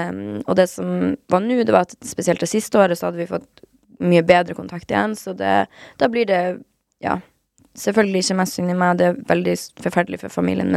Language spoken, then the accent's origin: Norwegian; Harstad, Troms, Norway; Jeg er oppvokst litt utenfor Harstad, i en bygd, sånn bygd på den nivåen at man basically ikke har en nabo, og at du har ingen du bare kan gå og leke til